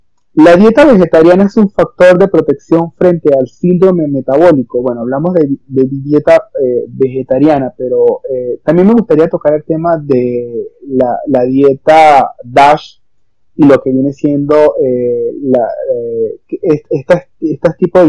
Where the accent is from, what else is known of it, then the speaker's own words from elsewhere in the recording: Venezuela; Yo soy venezolano